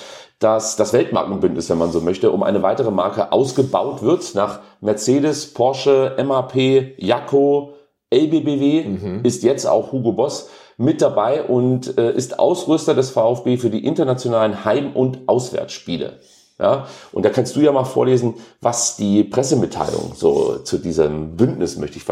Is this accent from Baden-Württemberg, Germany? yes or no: yes; Baden-Württemberg, Germany; als Schwabe